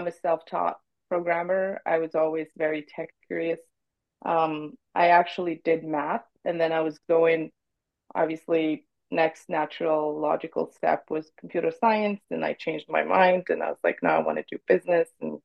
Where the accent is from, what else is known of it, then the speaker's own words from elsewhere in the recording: Morocco; moved away as an adult; now in Montreal, Canada; I actually was born and raised in Morocco, spent a better half of my life there, and then moved to Quebec to for school. So I came in early 2010s for my MBA and then stayed thereafter, moved to Montreal for career options